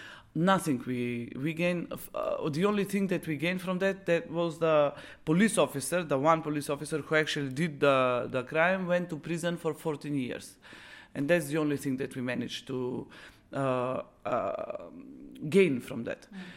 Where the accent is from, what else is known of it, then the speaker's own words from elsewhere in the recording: Bitola, Pelagonia, North Macedonia; English is a second language; they thought I'm from Skopje, and I'm actually from Bitola.